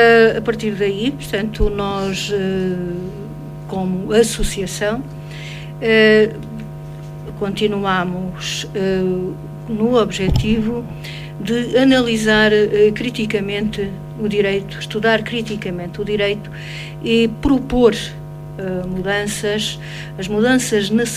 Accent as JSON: {"language": "Portuguese", "region": "Alentejo", "country": "Portugal", "said": "sou Procuradora da República em Évora, sou alentejana, como aliás dá para ouvir"}